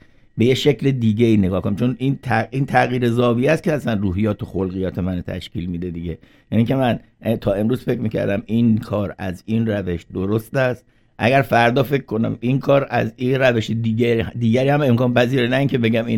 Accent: Iran; moved away; به هر حال ما که از ایران اومدیم

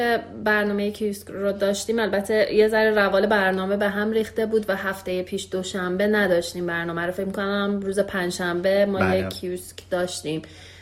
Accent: Iran; moved away; حالا ما که خارج از ایران هستیم تازه این مشکل رو داریم که خیلی همون با غیر ایرانی ها داریم کار میکنیم

